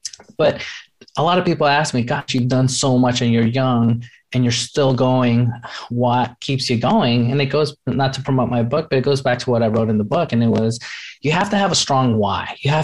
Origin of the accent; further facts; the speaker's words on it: New York City, New York, United States; first generation American and my mom had me at age 15. She had to drop out of school, get her GED. And we grew up in New York City.